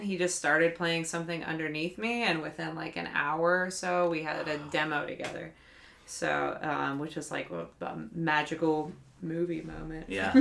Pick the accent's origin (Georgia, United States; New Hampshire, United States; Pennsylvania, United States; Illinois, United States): Pennsylvania, United States; Avella; I'm from Avella, which if you spit is West Virginia. I'm 10 minutes from Wheeling. I grew up on a 103-acre beef cattle farm.